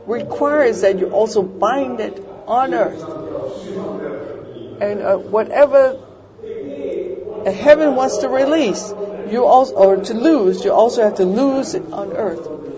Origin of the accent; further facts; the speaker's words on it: United States; I'm an American. I'll open another one tomorrow.